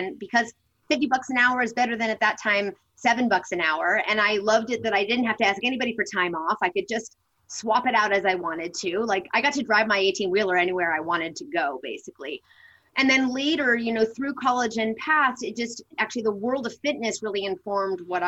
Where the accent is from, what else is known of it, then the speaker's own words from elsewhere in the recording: California, United States; I grew up in the Northern California wine country. My parents were sort of earthy, hippie, surfer types.